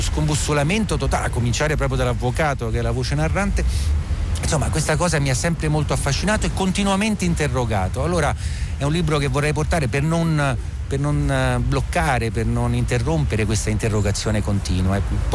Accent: Rome, Lazio, Italy; essendo romano d'origine, sono cresciuto in questa città, affezionato a questa città che non ho mai compreso bene.

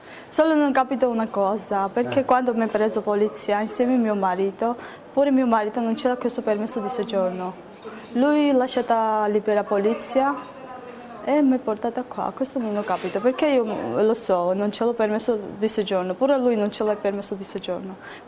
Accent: Georgia; Italian is a second language; now in Italy; Io sono georgiana. Georgia.

